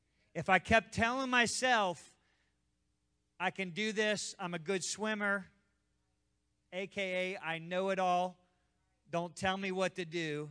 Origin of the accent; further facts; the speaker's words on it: Miami, Florida, United States; started swimming before the age of 2, and that's just how it was growing up in Miami, Florida.